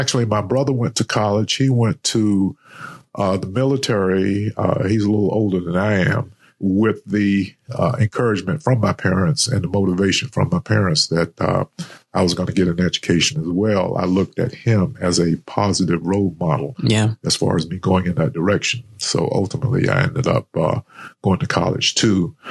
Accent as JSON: {"language": "English", "town": "Rocky Mount", "region": "North Carolina", "country": "United States", "tie": "born or raised there", "said": "Well, as I said, I grew up in Rocky Mount, by the way, which is about an hour east of Raleigh."}